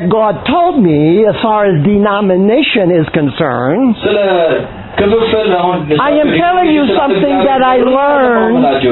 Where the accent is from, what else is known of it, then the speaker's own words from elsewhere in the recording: United States; And of course, growing up in America, I was very much aware of the white-black issue.